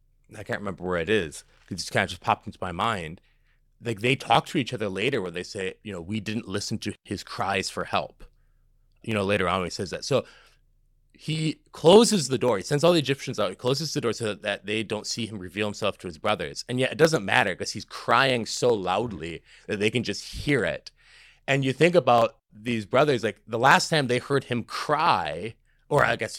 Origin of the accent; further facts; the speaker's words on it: Minnesota, United States; moved away; It's like me, like I grew up in northern Minnesota, and I think my accent has softened a bit being away there so long.